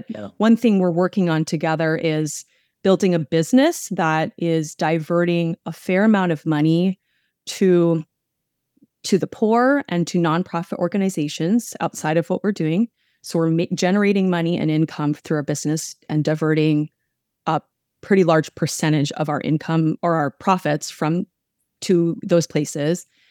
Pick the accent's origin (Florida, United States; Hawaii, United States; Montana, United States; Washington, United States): Hawaii, United States; Maui; I grew up on Maui in Hawaii. My parents were raised Catholic